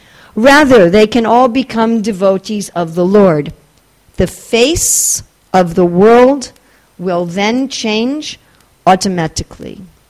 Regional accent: New York, United States; I'm from New York, and we do everything fast there.

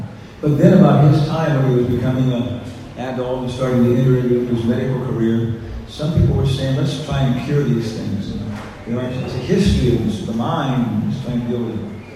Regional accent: Arizona, United States; also born or lived in Guam; I was born on Guam, in the Marianas Islands, and I left there when I was this big or something. Grew up in Southwest Arizona, California

